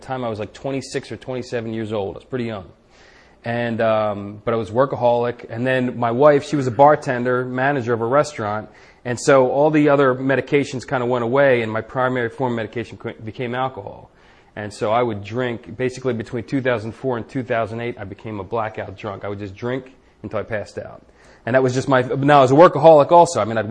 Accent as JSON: {"language": "English", "town": "Philadelphia", "region": "Pennsylvania", "country": "United States", "tie": "born or raised there", "said": "I grew up in Philadelphia. I'm about 47 years old."}